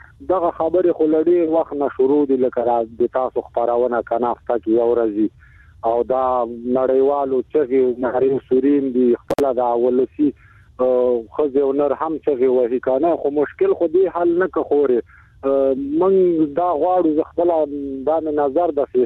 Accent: Afghanistan; زه افغان مهاجر يم

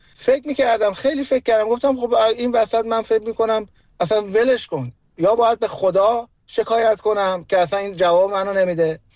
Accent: Iran; born or raised there

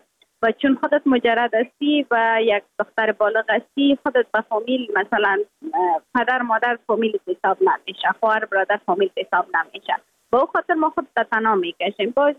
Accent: Afghanistan; moved away

